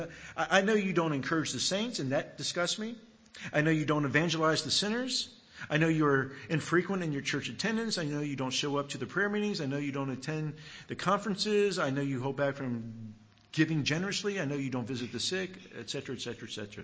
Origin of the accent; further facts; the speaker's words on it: United States; now in Australia; It's like tea. I'm an American. First time I ever had a sip of hot tea was when I moved to Australia.